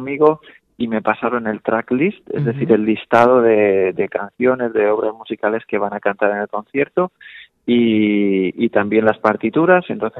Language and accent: Spanish; Aspe, Valencian Community, Spain; Yo siempre que puedo tengo en mente a ASPE, a mi pueblo, y en la medida de nuestras posibilidades llevar este tipo de conciertos allí, pues me ilusiona muchísimo.